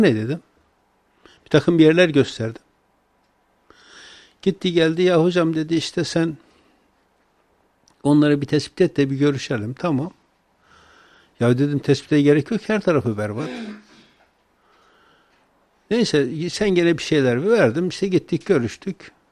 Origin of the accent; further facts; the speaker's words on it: Tortum, Erzurum, Turkey; benim yakın çevremde de bir tarikatçı yoktu Erzurum'da. Mesela bizim kazada bizim köyde hiç olmamıştı. Şimdi bizim tortum daha çok ilimle anılan bir şeydir, kazadır.